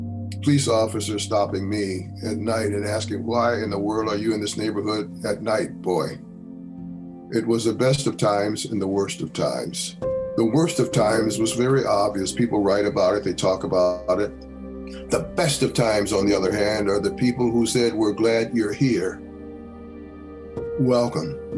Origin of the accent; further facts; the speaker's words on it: East Chicago, Indiana, United States; also born or lived in Hertzboro, Alabama; I was born in Hertzboro, Alabama. I grew up in East Chicago, Indiana.